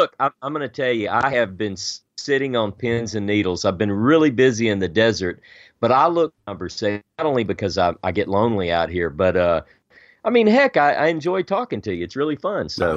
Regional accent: Louisiana, United States; also born or lived in Beaumont, Texas; No, I was raised mostly in Louisiana, but you know, Louisiana, Texas. It's that lovely southern part of the U.S.

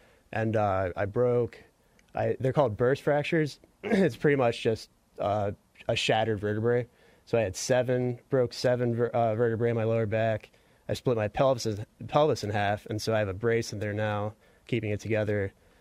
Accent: Baltimore, Maryland, United States; now in Seattle, United States; Baltimore, Maryland.

